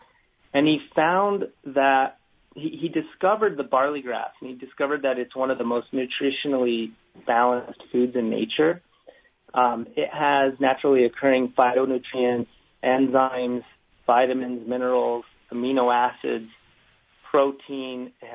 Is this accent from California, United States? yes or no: no; New Mexico, United States; So I grew up in New Mexico, and so I drive down that way.